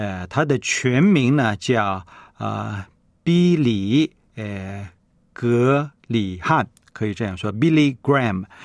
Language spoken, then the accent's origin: Chinese; China; 按照我们中国人的岁数呢，虚岁大概是96岁了。